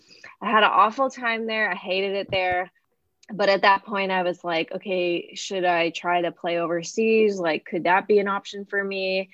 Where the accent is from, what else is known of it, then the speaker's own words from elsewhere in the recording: Los Angeles, California, United States; Yeah, when I was 10 years old, I grew up in Los Angeles.